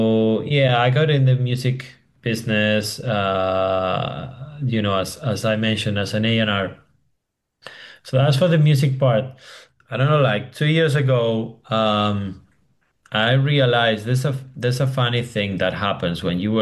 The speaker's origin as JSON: {"language": "English", "town": "Madrid", "region": "Community of Madrid", "country": "Spain", "second_language": "English", "said": "So I'm originally from Madrid, although I've been traveling quite a bit and I've lived in different countries."}